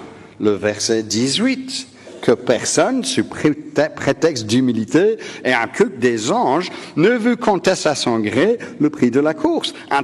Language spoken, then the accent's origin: French; Belgium; J'ai ma carte d'identité qui dit que je suis belge, bien que cela n'a pas, peut-être pas l'air d'être le cas.